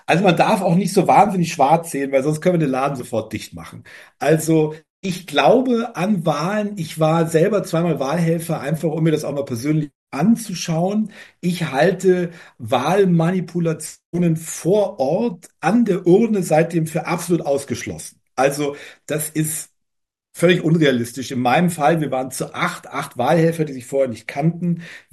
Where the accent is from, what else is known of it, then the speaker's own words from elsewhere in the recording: Munich, Bavaria, Germany; dass in meiner Heimatstadt München wieder ein Terroranschlag höchstwahrscheinlich verübt worden ist